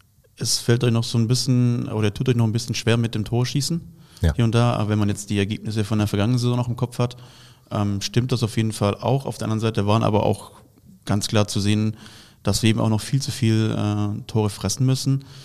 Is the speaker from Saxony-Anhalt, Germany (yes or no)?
no; Baden-Württemberg, Germany; ich komme aus Baden-Württemberg ursprünglich.